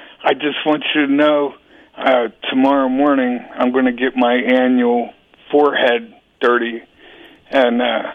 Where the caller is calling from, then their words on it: Covington, Kentucky, United States; Hi, Raleigh. … from Covington, Kentucky.